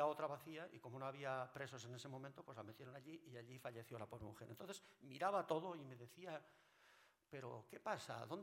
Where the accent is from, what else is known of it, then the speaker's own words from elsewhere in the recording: Vidanes, Castile and León, Spain; en mi pueblo mis padres no vivieron la guerra, no hubo guerra. En Vidanes, al lado de Cisterna, no vivieron atrocidades y tal.